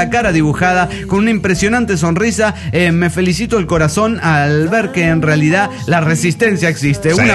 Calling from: Dallas, Texas, United States; de Dallas, Texas.

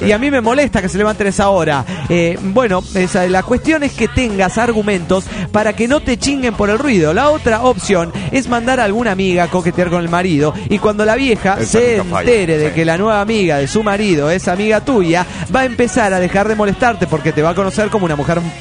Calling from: Cochabamba, Bolivia; de Cochabamba, Bolivia.

